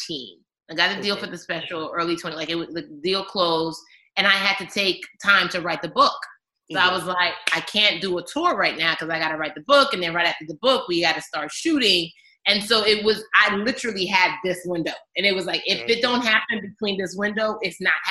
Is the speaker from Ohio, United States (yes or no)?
no; Maryland, United States; It was really like, oh, I'm from Maryland too.